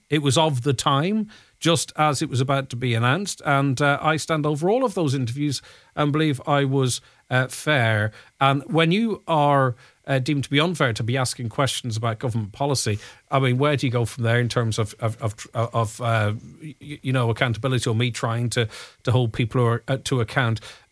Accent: Ireland; Say we are Irish and this is Ireland, so we do have rights.

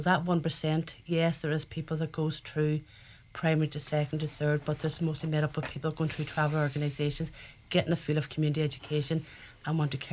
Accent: County Donegal, Ireland; I was born and raised in Donegal. And my family would be nomadic through the summer months.

